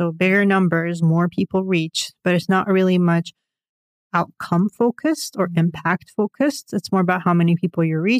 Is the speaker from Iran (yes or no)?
yes; Iran; I am from Iran. We're very kind. We're very hospitable. Really nice people.